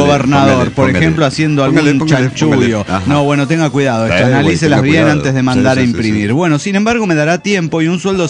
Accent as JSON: {"language": "Spanish", "region": "Puebla", "country": "Mexico", "said": "de Puebla, México."}